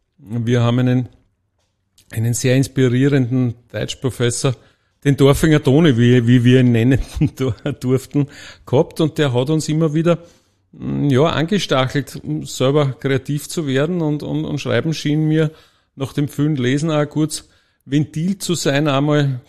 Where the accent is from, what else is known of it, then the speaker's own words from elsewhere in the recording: Gmünd, Lower Austria, Austria; Ich komme aus dem Waldviertel, aus Gmünd, vielen bekannt oder manchen bekannt als, wie immer sagt, die zweite große geteilte Stadt im deutschen Sprachraum, also Berlin und Gmünd